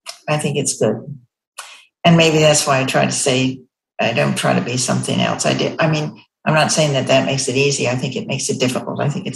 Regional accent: New York, United States; I was born in New York. I grew up in Westchester, if that's called New York.

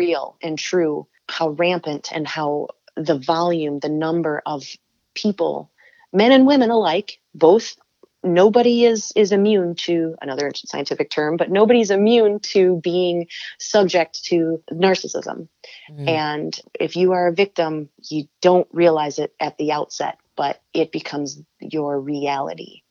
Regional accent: Midwest, United States; I come from the Midwest, born and raised in the Midwest.

